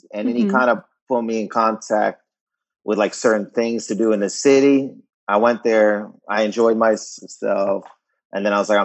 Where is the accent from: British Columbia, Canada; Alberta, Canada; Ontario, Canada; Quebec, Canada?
Ontario, Canada; Windsor; also born or lived in Toronto; Windsor's a border town, so I grew up maybe like 15 minutes from the tunnel to get to Detroit. So it's like an Americanized city, I feel, Windsor itself. So like I remember moving to Toronto and I felt like less Canadian